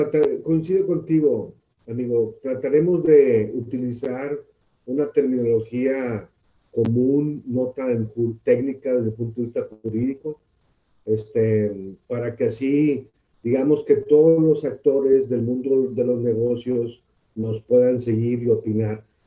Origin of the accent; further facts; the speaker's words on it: Monterrey, Nuevo León, Mexico; Yo soy originario de Monterrey y mi papá tenía un negocio